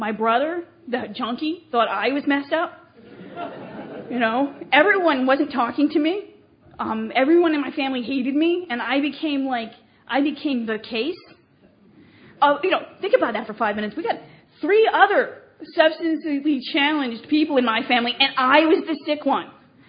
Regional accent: New Jersey, United States; So I grew up in New Jersey in a suburb, and we had, like, sidewalks and, you know, cars and people.

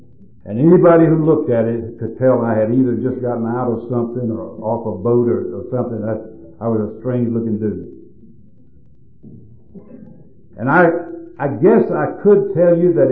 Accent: North Carolina, United States; The first night I walked out, walked back into my hometown down in North Carolina.

